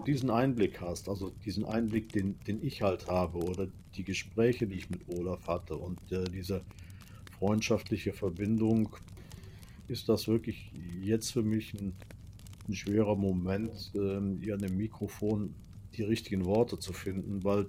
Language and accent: German; Cologne, North Rhine-Westphalia, Germany; Jetzt muss ich natürlich als Kölner sagen, ich habe ja … direkt hier hinter mir